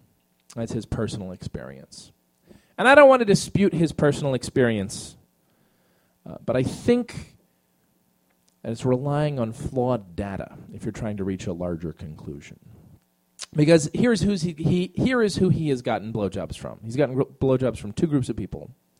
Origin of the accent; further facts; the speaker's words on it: Maryland, United States; I grew up in Eastern Maryland.